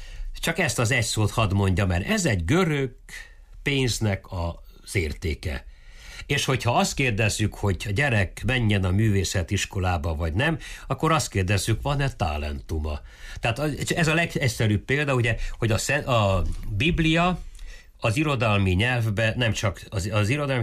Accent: Póka, Mureș County, Romania; Pókában születtem és nőttem fel. A Marostól nem messze, a mezőség szélén egy olyan 7-800 lelkes tiszta magyar faluba, tehát én magyar nyelven tanultam

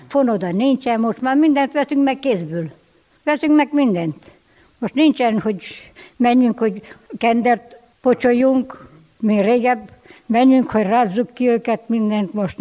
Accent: Pusztakamarás, Cluj County, Romania; Jártunk minden vasárnap, mert Pusztakamaráson születtem, ódavalosi vagyok, és minden vasárnap szoktunk menni rendesen a templomba.

